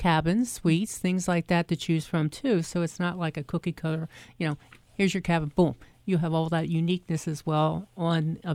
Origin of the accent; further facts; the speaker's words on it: New Jersey, United States; accent: East Coast; And I grew up on the East Coast. People can normally tell that by my accent. But South Jersey, you know, really outside, right outside the Philadelphia area.